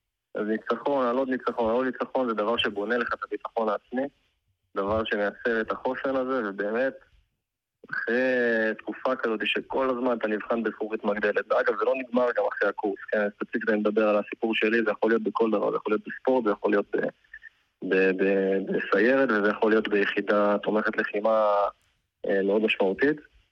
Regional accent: Tiberias, Northern District, Israel; now in Tel Aviv, Israel; זה נשוי, גר בתל אביב, במקור אני מהצפון, מטבריה.

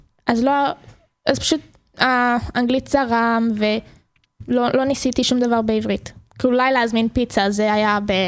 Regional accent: Modiin, Central District, Israel; first language English; Hebrew is a second language; also born or lived in South Africa; אז אני ממודיעין, כמו שאמרתי. נולדתי בדרום אפריקה, עשיתי עלייה שהייתי בת שנתיים, בבית מדברים רק אנגלית, אז פה בכפר נוער למדתי לדבר עברית.

